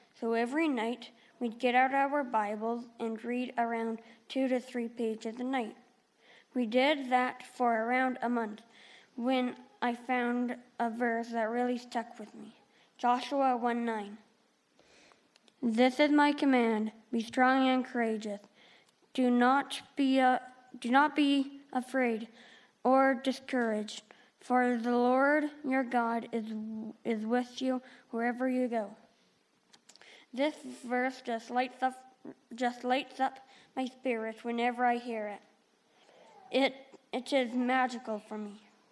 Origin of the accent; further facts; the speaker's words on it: Linden, Alberta, Canada; also born or lived in Three Hills; I was born on April 23rd, 2006, in Three Hills, and I grew up here in Linden.